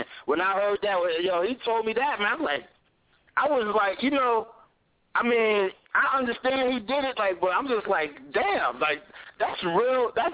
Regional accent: New Jersey, United States; I'm out here in Tacoma, Washington right now. I'm from Jersey.

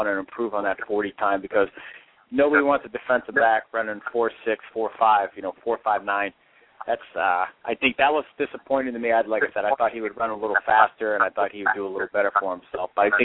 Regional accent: Ohio, United States; you know, I'm from Ohio, so I was paying attention to Malcolm Jenkins, defensive back from Ohio State.

